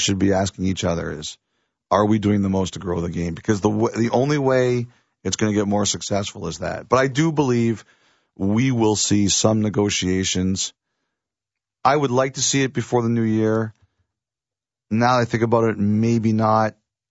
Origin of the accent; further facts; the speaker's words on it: Toronto, Ontario, Canada; I was born in Toronto, raised in Toronto, lived most of my life in Toronto.